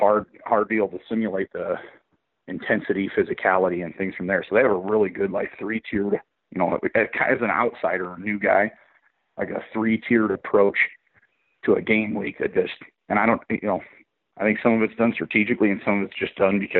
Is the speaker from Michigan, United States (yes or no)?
no; Iowa, United States; And I'm from Eastern Iowa.